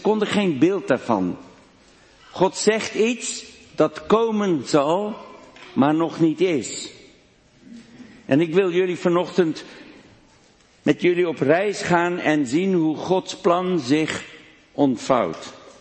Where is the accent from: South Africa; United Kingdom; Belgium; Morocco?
South Africa; Pretoria, Gauteng; Dutch is a second language; now in Netherlands; zijn wij beide geboren en opgegroeid in Zuid-Afrika. In Pretoria, de hoofdstad van Zuid-Afrika. En dat ligt zo'n 800 kilometer van de zee vandaan.